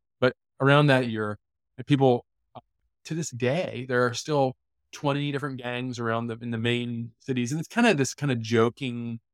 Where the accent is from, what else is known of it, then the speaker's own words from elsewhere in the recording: Virginia, United States; Yeah, I grew up in Virginia, so a very different climate and kind of riding environment.